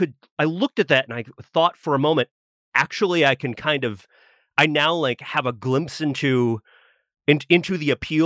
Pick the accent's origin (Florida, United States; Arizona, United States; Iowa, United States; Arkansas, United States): Florida, United States; because I grew up in Florida and they would sometimes practice over my middle school.